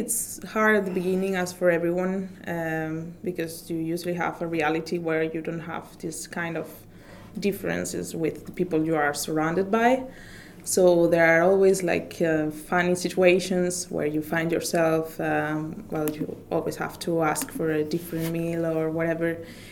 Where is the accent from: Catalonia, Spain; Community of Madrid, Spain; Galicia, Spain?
Galicia, Spain; Pontevedra; I am actually from Pontevedra, that is a little town on the Portuguese coastal and Portuguese Camino. It's a really nice and cozy town with lots of things